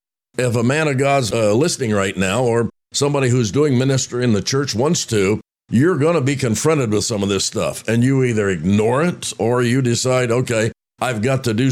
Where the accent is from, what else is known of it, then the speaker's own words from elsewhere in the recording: Roanoke, Indiana, United States; how simple it was years ago, growing up in Roanoke, Indiana.